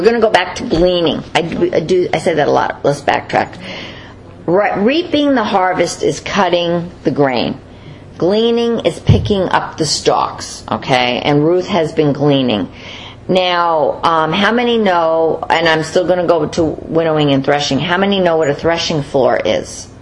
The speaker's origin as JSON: {"language": "English", "town": "New York City", "region": "New York", "country": "United States", "said": "I'm from New York City. You know, a tree grows in Brooklyn, you know."}